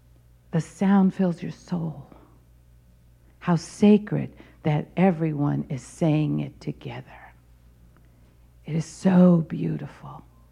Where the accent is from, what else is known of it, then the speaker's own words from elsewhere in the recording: San Francisco, California, United States; first language es; English is a second language; Spanish is my first language. My grandmother taught me to pray in Spanish. And I still pray in that way. It comes naturally. Growing up in San Francisco was incredible